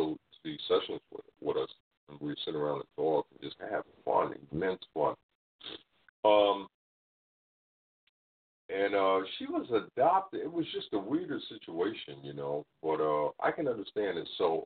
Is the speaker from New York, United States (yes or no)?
yes; New York City, New York, United States; I grew up in New York City, suburbs thereof, and went to college in New York